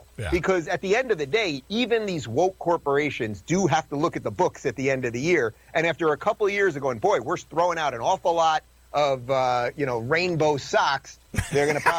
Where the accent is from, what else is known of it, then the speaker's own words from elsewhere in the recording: New York, United States; I had been a lefty most of my life, but I was really an old school liberal. I'm from New York.